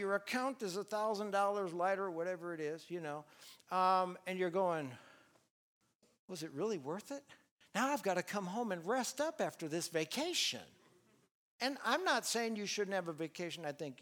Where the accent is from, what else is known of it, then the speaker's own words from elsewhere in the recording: Milwaukee, Wisconsin, United States; I grew up in Milwaukee. Well, just north of Milwaukee.